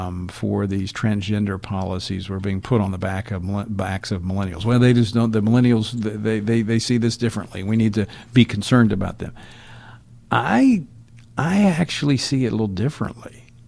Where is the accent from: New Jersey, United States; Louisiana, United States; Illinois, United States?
Louisiana, United States; I know back in my home state of Louisiana, challenging year in the wake of a flood.